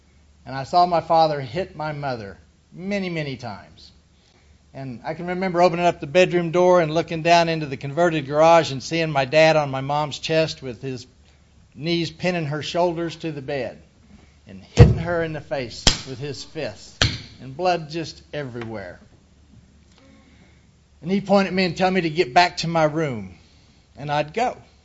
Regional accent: Oklahoma City, Oklahoma, United States; I'm originally from Oklahoma, and I missed that. I grew up in Oklahoma City, and Really? How's that? No? Originally, I'm from Oklahoma City. I was born and raised there, and I thought that was the big city for a long time.

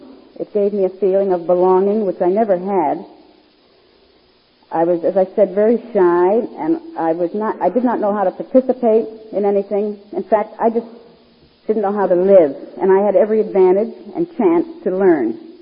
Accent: New York, United States; This friend of mine from my hometown thought it might be nice if I went down to the big city. I was born in a small town upstate New York

